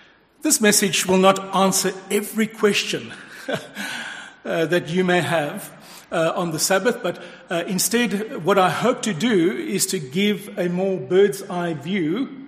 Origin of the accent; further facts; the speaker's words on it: South Africa; now in Australia; I don't come from Australia. I come from South Africa. My wife and myself, we're from South Africa originally.